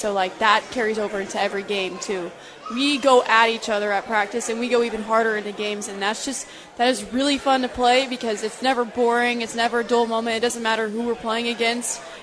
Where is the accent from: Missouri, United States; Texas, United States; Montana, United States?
Texas, United States; Dallas; oh, we get to go watch you play TCU because I'm from Dallas.